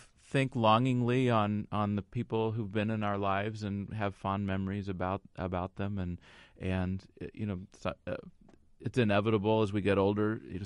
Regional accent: Columbus, Indiana, United States; actually he's from my hometown, Columbus, Indiana

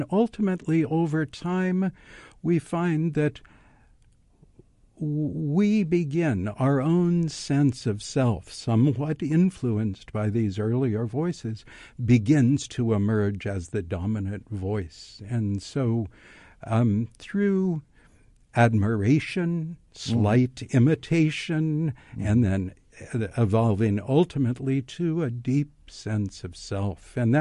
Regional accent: Kansas, United States; I'm also from Kansas.

